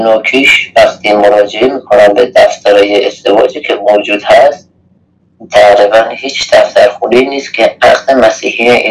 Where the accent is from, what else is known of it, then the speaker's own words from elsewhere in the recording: Iran; ما هم ایرانی هستیم هم مسیحی